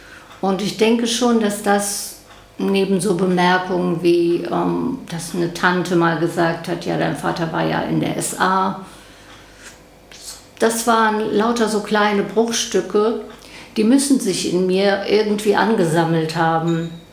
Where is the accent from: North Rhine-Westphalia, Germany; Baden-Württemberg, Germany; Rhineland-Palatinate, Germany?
North Rhine-Westphalia, Germany; Da sind wir, als Familie haben wir da gelebt, aber meine beiden Eltern kamen aus der Eifel und sind aber ins Rheinland gezogen.